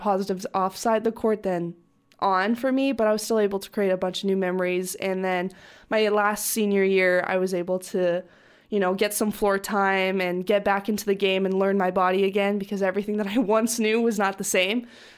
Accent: Canada; now in Germany; I am Canadian, but I played college at UCLA, so that's in America, in California. And now I'm playing professionally overseas in Germany

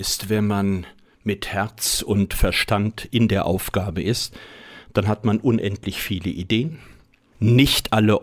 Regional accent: Duderstadt, Lower Saxony, Germany; ich bin ein Kind der Region. Ich bin in Duderstadt zur Welt gekommen, im St. Martini Gesundheitshaus, bin dort auch meinen schulischen Weg gegangen, meinen Jugendweg gegangen

